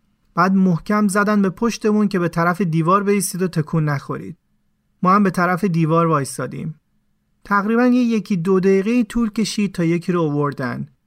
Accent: Iran; ما اونجا گفتیم ما ایرانی هستیم.

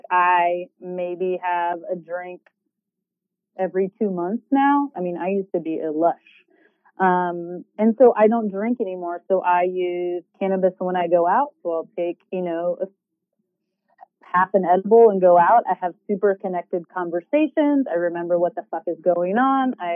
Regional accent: Colorado, United States; I bring it from Texas. I'm from Colorado. It's medicinal there.

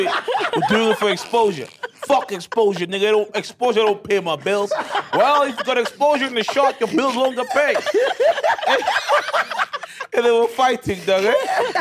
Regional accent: South Africa; Especially we're from South Africa.

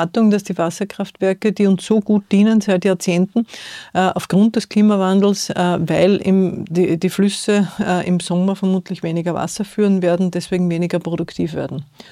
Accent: Lower Austria, Austria; Ich komme aus dem Waldviertel und Wald, der Clou ist in der Name sozusagen. Der Wald ist uns etwas Wichtiges, das ist identitätsstiftend.

